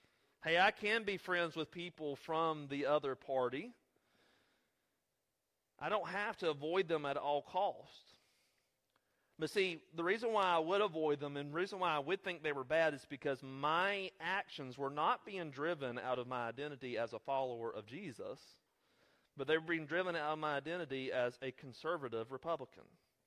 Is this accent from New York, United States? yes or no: no; Erect, North Carolina, United States; Growing up in Randolph County, especially out there in the sticks of Erect, North Carolina, here's what I understood.